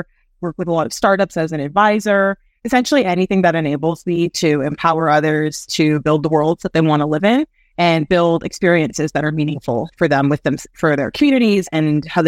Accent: Canada; now in New York City, United States; I am a Canadian living in New York City.

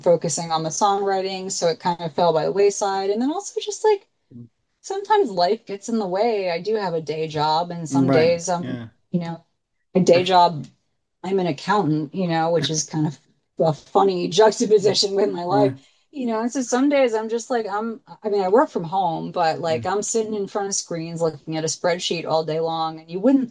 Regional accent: San Francisco, California, United States; also born or lived in Washington, D.C. / Chicago; I was born in Washington, D.C., lived there till I was six, moved to Chicago, lived there till I was nine, moved to San Francisco, lived there until I went to college

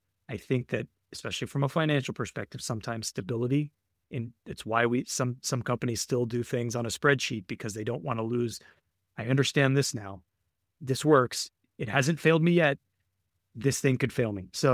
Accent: San Antonio, Texas, United States; also born or lived in Austin; now in New York, United States; I grew up in San Antonio. I worked in Austin for about 4 years before I moved to New York.

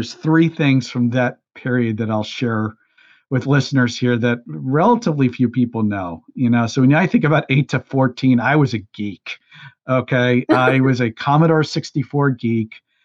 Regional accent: Brooklyn, New York, United States; also born or lived in Westchester County, New York; I moved from Brooklyn, New York to Westchester County, New York, which if you don't know the New York area, they might as well be two different countries in terms of lifestyle.

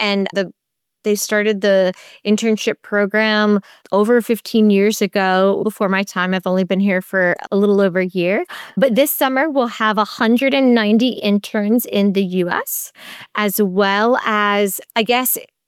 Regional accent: North Carolina, United States; it's headquartered out of North Carolina, which is my home state.

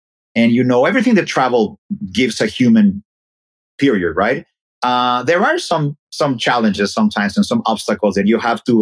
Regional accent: Mexico City, Mexico; I remember there was a thing we did about going to Mexico, and I'm from Mexico City, right?

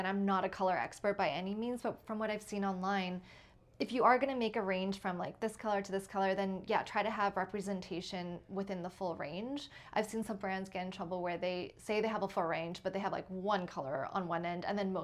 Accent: Toronto, Ontario, Canada; born there; I mean, I was born in Toronto, so I do identify as Canadian

